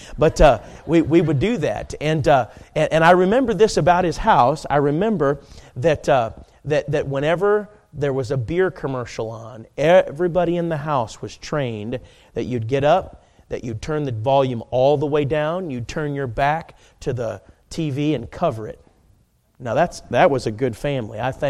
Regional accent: Schererville, Indiana, United States; And we grew up in Indiana, Schererville, Maryville, right on the border.

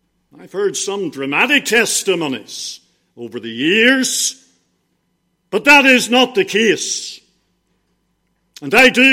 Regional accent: Donaghadee, Northern Ireland, United Kingdom; also born or lived in Bangor; I was born in Bangor. Spent most of my childhood in Donaghadee, some 9-10 years. And then the rest of my family were attending school in Bangor. And so we all went back to Bangor to live. Wasn't born into a Christian home.

